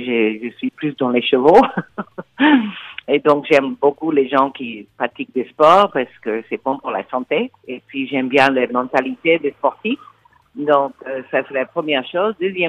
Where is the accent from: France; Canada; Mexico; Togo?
Mexico; comme j'ai été élevée au Mexique, je l'ai dans la peau.